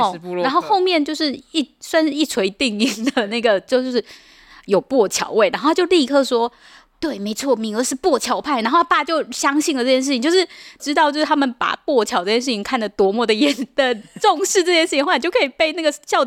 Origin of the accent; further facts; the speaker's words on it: Taiwan; 虽然我们就是台湾人对这个很熟悉